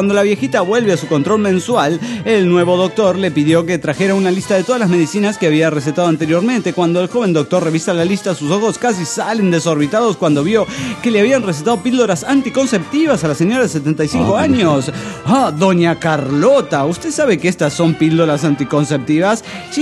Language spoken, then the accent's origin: Spanish; Tlalnepantla, State of Mexico, Mexico; de Tlanepantla, México.